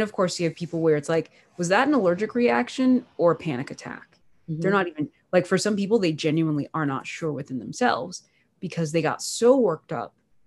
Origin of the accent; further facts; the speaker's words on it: United States; Like, I grew up in America, right? Body image is everything.